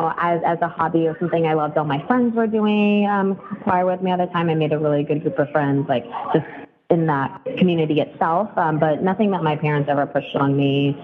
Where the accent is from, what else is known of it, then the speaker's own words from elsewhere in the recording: Dallas, Texas, United States; moved away as an adult; also born or lived in Chicago; But I grew up in Dallas my entire life, went to school in Fort Worth, just about 45 minutes away from where I'm from. And then right after college, I decided that I needed to get the hell out of Texas or else I would never.